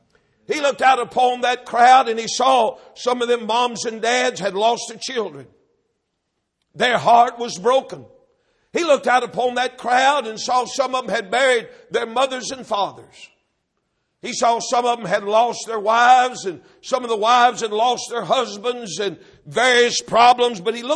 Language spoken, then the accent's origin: English; Texas, United States; My wife and I go back to a little old, that orphan's home we were raised in North Texas.